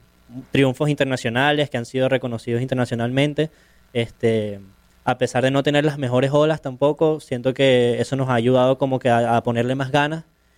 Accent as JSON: {"language": "Spanish", "town": "Caracas", "region": "Capital District", "country": "Venezuela", "said": "soy de Caracas, de Venezuela. Comencé a surfear cuando tenía 7 años."}